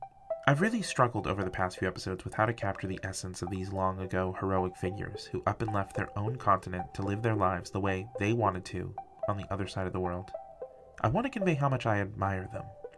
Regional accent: United States; And as an American, I feel a strong push and pull with this particular icon, the Mayflower

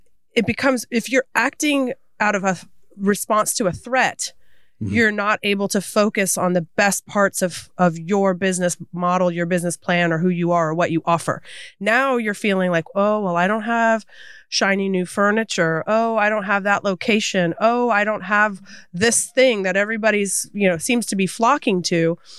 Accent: United States; But I grew up in Polk County from the age of 5 to now.

